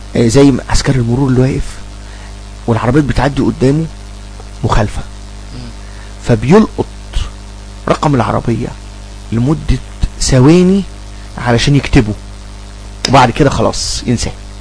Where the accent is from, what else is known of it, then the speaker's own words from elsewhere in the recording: Upper Egypt, Egypt; ما كانش في فتره سابقه ما كانش منتشر عندنا مثلا محلات بتبيع سندوتشات همبرجر وبيتزا، وما كانش منتشر عندنا في الصعيد. دلوقتي منتشر الحمد لله.